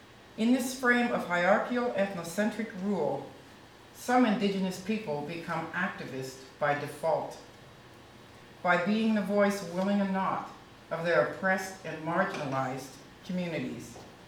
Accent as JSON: {"language": "English", "region": "Northwest Canada", "country": "Canada", "tie": "born or raised there", "said": "I'm a Native American. I grew up in Northwest Canada with the Salish people. I'm Cree, but I grew up with the Salish people in a traditional community, so I think I've been blessed with having a dual worldview."}